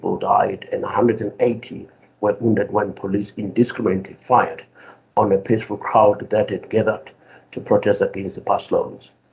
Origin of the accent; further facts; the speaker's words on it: South Africa; As a country, as a South African, for that matter, we need to be deliberate